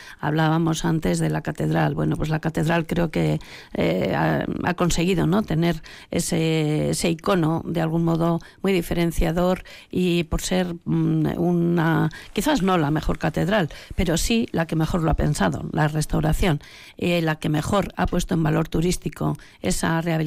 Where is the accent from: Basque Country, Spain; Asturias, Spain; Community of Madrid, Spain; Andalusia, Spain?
Basque Country, Spain; Vitoria; ¿Quién va a venir a Vitoria? Porque la verdad es que somos un poco así, ¿no?